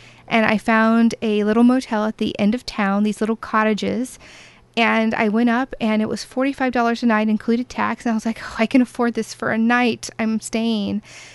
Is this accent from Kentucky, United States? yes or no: no; Tucson, Arizona, United States; born there; My hometown, I'm born in Tucson. All my friends and family are in Phoenix. So I am a West Coast girl.